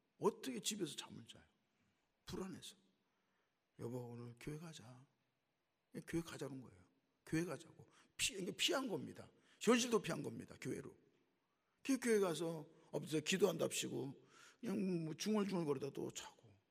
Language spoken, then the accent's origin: Korean; North Korea; now in South Korea; 이북 사람이 아니니까 모르지. 난 이북 사람이야.